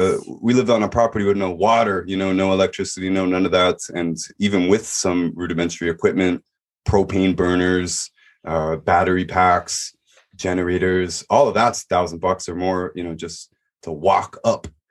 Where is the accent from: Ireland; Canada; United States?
Canada; Toronto, Ontario; You know, I'm from Toronto. You can't do that in Toronto.